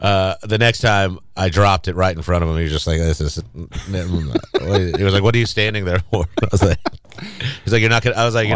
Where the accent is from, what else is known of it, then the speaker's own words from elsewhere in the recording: Fort Worth, Texas, United States; I guess for like local sport, like college football is obviously huge down where I'm from